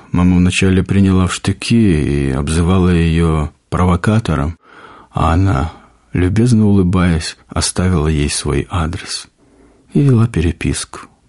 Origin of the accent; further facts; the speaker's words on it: Feodosia, Crimea, Ukraine; я из Украины, город Феодосия.